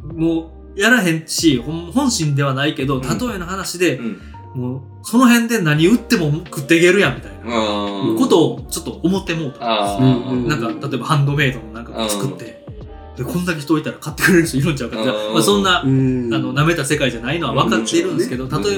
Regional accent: Osaka, Japan; now in Tokyo, Japan; ほんまに大阪阪神間で生まれ育って住んできての感覚で

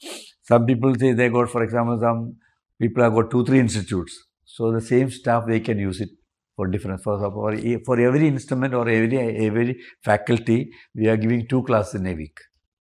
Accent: Kerala, India; first language Malayalam; English is a second language; I Malayalam in my mother tongue. I compose.

